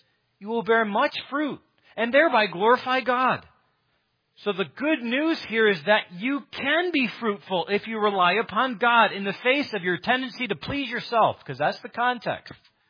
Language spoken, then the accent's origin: English; Great Lakes, United States; I grew up around Lake Michigan.